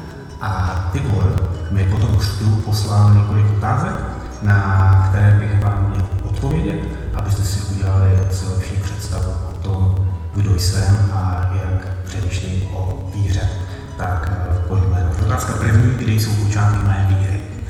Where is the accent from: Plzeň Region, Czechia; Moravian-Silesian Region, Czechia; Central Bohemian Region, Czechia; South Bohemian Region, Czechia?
Moravian-Silesian Region, Czechia; Ostrava; je mi 42 let. Narodil jsem se a žiju v Ostravě.